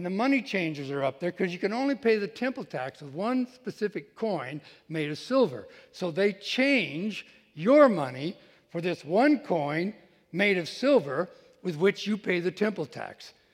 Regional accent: Iowa, United States; Now, I'm from Iowa, married to a farm girl, so I know what runs downhill.

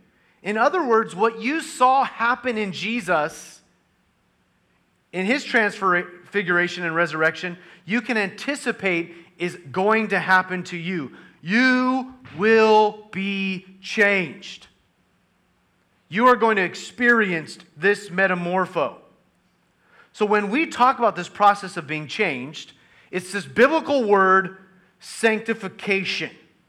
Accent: the South, United States; Oh, we're from the South, big deal, cicada.

